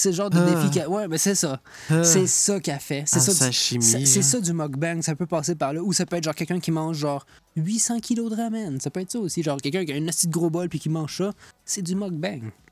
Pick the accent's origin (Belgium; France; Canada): Canada; Quebec; accent: Québécois; Mon accent québécois.